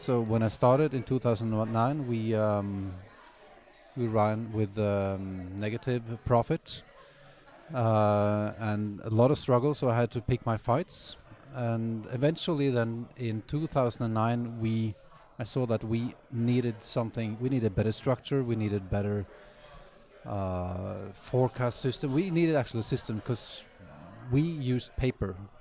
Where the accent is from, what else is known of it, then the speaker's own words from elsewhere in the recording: Norway; well, I'm from Norway